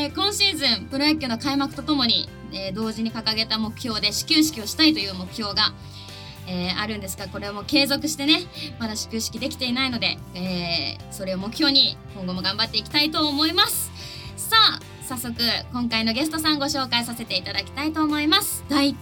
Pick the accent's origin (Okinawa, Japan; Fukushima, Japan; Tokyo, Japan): Tokyo, Japan; 私東京出身なので、東京大会予選はいつもチェックしてるんですけども